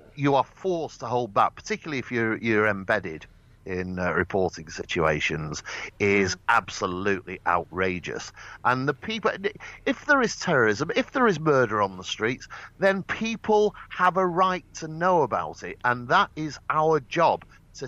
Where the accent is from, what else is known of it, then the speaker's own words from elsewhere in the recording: England, United Kingdom; We're only English people anyway with funny accents.